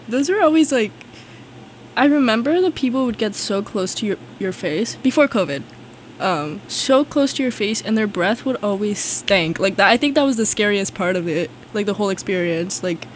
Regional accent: Florida, United States; By the way, I'm from Florida.

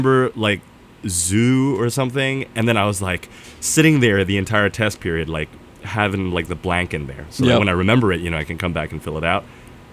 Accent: Kuala Lumpur, Federal Territory of Kuala Lumpur, Malaysia; My hometown is originally Kuala Lumpur, Malaysia, actually. So I'm an international student.

